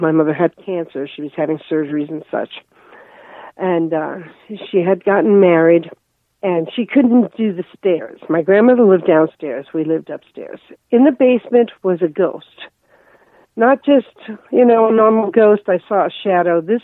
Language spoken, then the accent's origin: English; Union City, New Jersey, United States; I was born in New Jersey